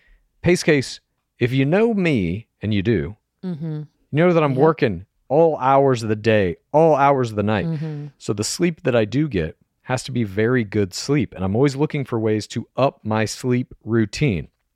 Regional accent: United States; accent: American; Back to my regular American accent, as we are no longer in Great Britain.

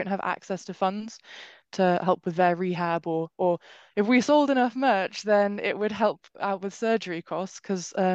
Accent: England, United Kingdom; now in Wales; I live in Wales, but I am from England.

